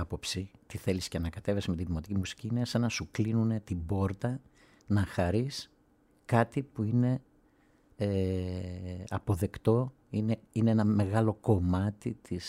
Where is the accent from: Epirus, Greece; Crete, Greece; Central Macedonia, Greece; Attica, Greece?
Central Macedonia, Greece; Thessaloniki; Εγώ γεννήθηκα, μεγάλωσα στη Θεσσαλονίκη, μια μεγάλη πόλη, δηλαδή δεν έχω ζήσει σε χωριό.